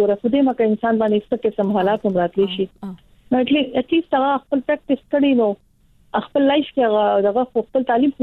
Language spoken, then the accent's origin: Pashto; Peshawar, Khyber Pakhtunkhwa, Pakistan; زه په پېښور لوکل یم او زه دلته مطلب دلته پیدا شویل